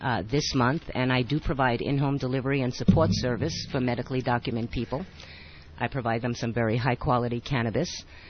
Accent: Bronx, New York, United States; I come from the South Bronx, so I come from no money.

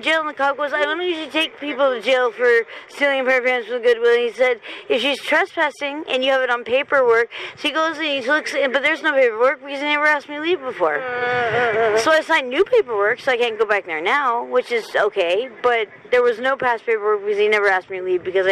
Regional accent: Santa Barbara, California, United States; 10 years. I'm from Santa Barbara.

